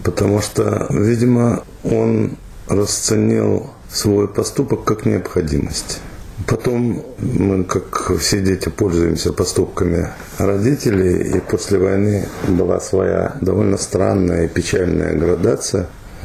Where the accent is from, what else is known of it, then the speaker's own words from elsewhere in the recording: Kyiv, Ukraine; Я из Киева. Я родился в Киеве в актерской семье.